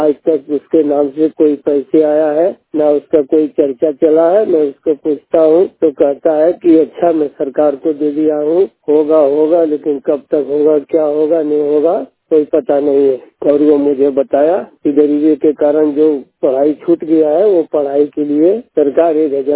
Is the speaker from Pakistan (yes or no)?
no; Mircha, Bihar, India; मैं जमुई जिला का रहने वाला, प्रखंड सिकंदरा, ग्राम मिर्चा, पोस्ट पाठक के रहने वाला हूँ, ग्राम मिर्चा का रहने वाला हूँ।